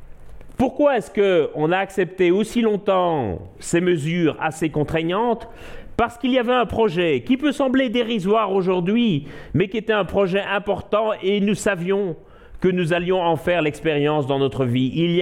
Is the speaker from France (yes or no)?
no; Belgium; je suis né en Belgique et pendant toute mon adolescence, la Belgique a connu une période de très grande austérité